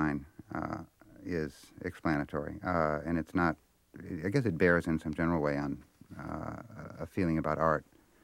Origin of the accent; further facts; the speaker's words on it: Minnesota, United States; moved away as an adult; I grew up in Minnesota when I was about 20. I worked my way east as a newspaper reporter.